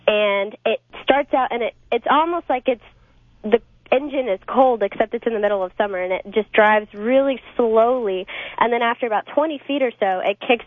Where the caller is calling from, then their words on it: Austin, Texas, United States; From Austin, Texas.